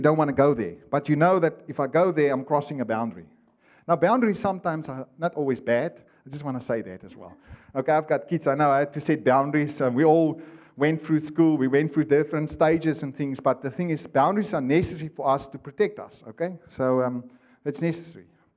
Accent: Karasburg, Karas Region, Namibia; I went to my hometown, Karasburg, which is like, you know, you blink your eye and you're through

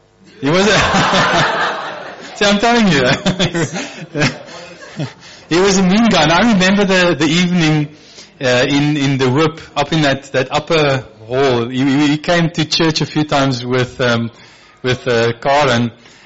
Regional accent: Somerset West, Western Cape, South Africa; born there; So I was born actually here in Somerset West. My parents' house is up in Harewood Lane, in the upper part of Somerset West

